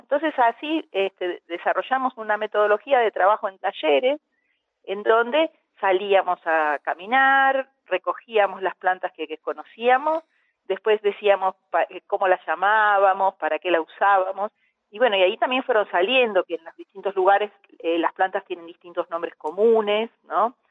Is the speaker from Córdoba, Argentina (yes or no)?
yes; Córdoba, Argentina; now in Buenos Aires, Argentina; yo soy cordobesa y en mi familia, en mi infancia usábamos plantas también. Después cuando nos vinimos a Buenos Aires, dejamos de consumirlas.